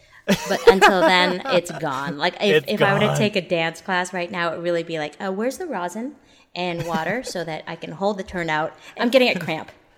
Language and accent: English; Canada; moved away; I'm originally from Canada